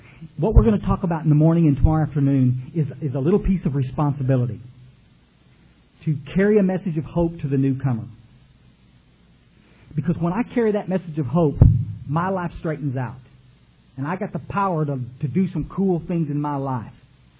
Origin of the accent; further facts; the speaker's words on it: Kerrville, Texas, United States; We had this dog in growing up in Kerrville, Texas. We lived in this big old house out on Goat Creek Road.